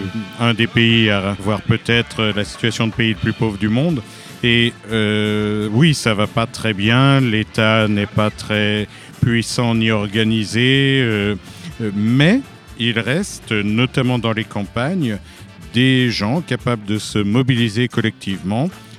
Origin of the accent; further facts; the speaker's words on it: Auvergne-Rhône-Alpes, France; c'est vrai qu'on est surtout des Savoyards blancs de peau.